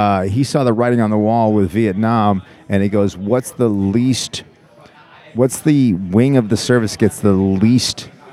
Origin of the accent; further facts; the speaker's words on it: Maine, United States; born there; Well, I was born in Aroostook County, Maine, which is way up north.